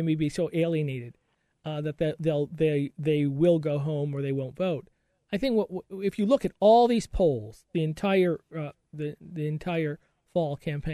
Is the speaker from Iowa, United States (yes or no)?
yes; Iowa, United States; And Iowa, I grew up in Iowa, and the political culture in Iowa is a lot different than a lot of states.